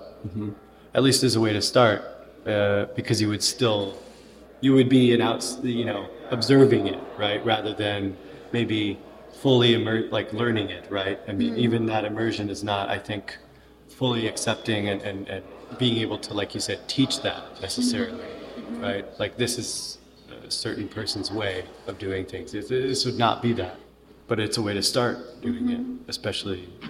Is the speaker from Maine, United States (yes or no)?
no; Denver, Colorado, United States; Yeah, well that's like where I grew up in Denver.